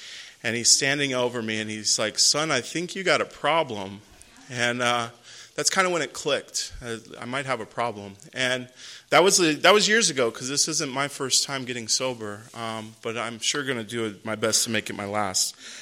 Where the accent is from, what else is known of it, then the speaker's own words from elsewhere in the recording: Las Vegas, Nevada, United States; And growing up in Las Vegas, it's pretty easy to get wrapped up in everything else.